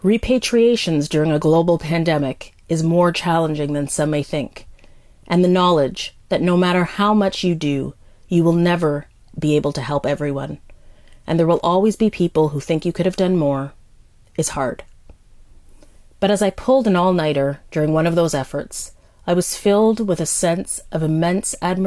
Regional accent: Ottawa, Ontario, Canada; traveled back to Ottawa, my hometown and government headquarters, more than a dozen times for meetings.

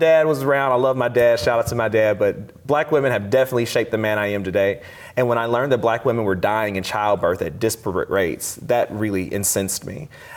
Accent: Missouri, United States; I grew up in Missouri.

